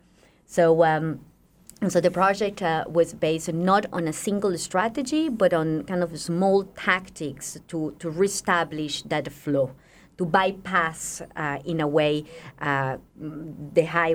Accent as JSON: {"language": "English", "country": "Argentina", "lives_now": "Beijing, China", "said": "I'm from Argentina."}